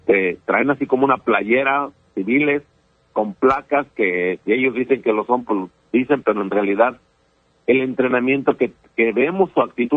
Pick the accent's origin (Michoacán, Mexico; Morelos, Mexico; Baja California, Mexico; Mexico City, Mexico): Michoacán, Mexico; Yo soy de Michoacán